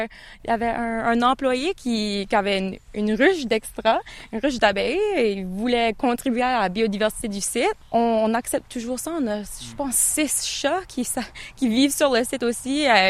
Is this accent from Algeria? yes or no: no; Canada; Je suis originaire du Canada